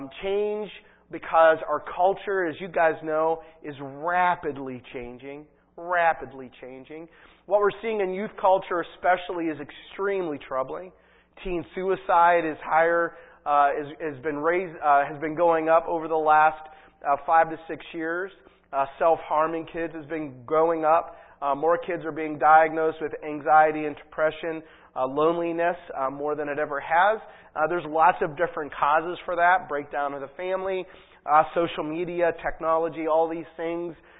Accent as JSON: {"language": "English", "town": "New Castle", "region": "Pennsylvania", "country": "United States", "tie": "born there", "said": "I'm not a New Englander, if you cannot tell by my accent, and I'm not from around here, but I was born in the Northeast. I was born just north of Pittsburgh in Newcastle, Pennsylvania"}